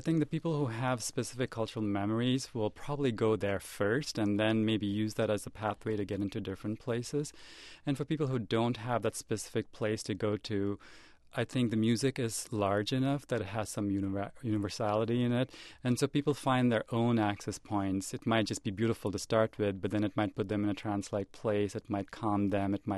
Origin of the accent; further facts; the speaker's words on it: India; moved away as an adult; now in United States; But growing up in India, we were from a lower middle class family, and parents were struggling to get us into a private school.